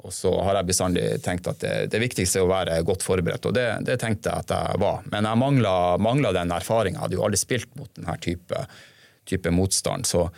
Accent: Finnmark, Norway; Så jeg kom jo fra Finnmark

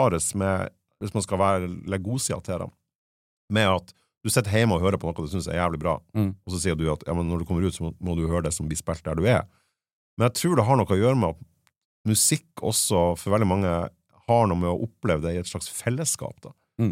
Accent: Fauske, Nordland, Norway; jeg er jo vokst opp med, jeg er jo fra Fauske i Nordland

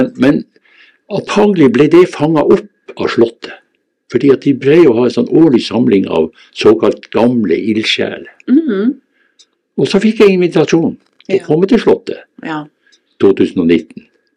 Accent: Troms, Norway; at jeg kom ifra Senja, den lille bygda

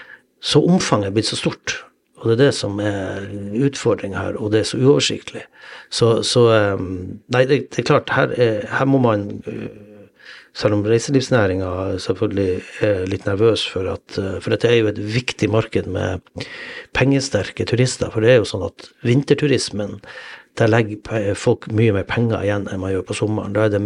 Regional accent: Northern Norway, Norway; Vi er nordlendinger, vi er vant til det her

